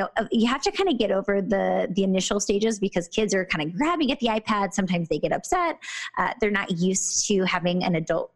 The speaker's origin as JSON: {"language": "English", "region": "Pennsylvania", "country": "United States", "moved": "as an adult", "lives_now": "Los Angeles, United States", "said": "I'm from the East Coast originally in Pennsylvania. And about 4 years ago, I moved to LA and I started a practice."}